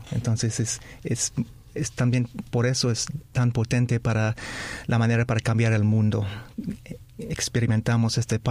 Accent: Montreal, Quebec, Canada; Sí, soy de Canadá, nací en Montreal, Canadá, y pues enseñé como a muchos años como solo un profesor de inglés y también en colegios internacionales en inglés

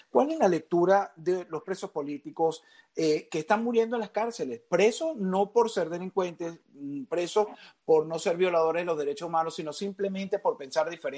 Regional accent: Venezuela; Esto es Venezuela Hoy, para contarles qué está pasando en mi país de origen

